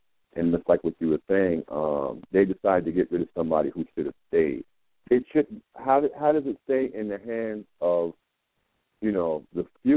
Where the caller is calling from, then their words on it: Carolina, United States; I'm from Carolina.